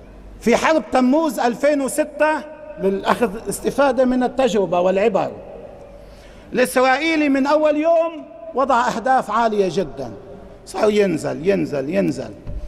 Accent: Lebanon

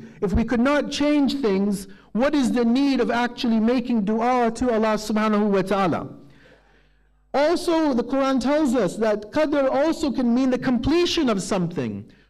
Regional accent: Canada; born there; I was born in Canada.

